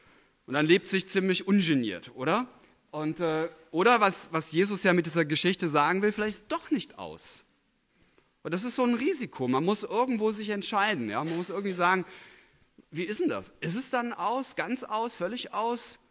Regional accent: Germany; born there; Ich frage mich manchmal, ja, warum bin ich in Deutschland geboren?

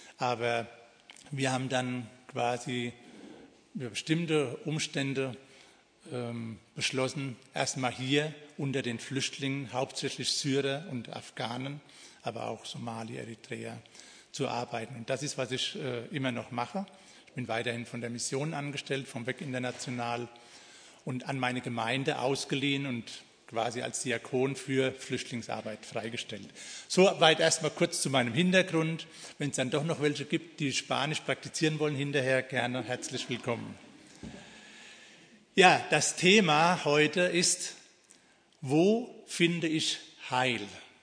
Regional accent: Babenhausen, Germany; Babenhausen ist meine Heimatstadt, also nicht allzu weit weg von hier.

